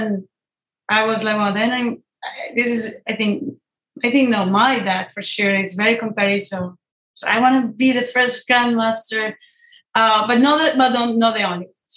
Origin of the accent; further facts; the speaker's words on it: Ibagué, Tolima, Colombia; English is a second language; I grew up in Colombia.